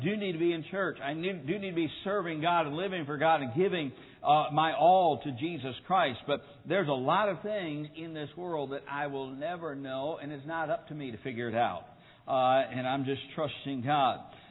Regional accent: United States; And I'm thankful that I'm an American.

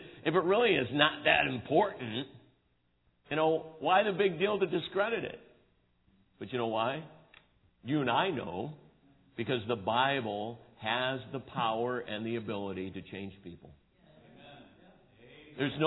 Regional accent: Cleveland, Ohio, United States; now in Chesterton, United States; And there's a growing up in Cleveland, there's a hustle and bustle in a city

